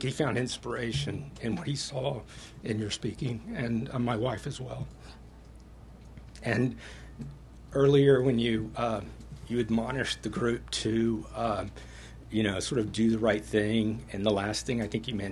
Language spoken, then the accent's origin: English; Texas, United States; I'm from Texas.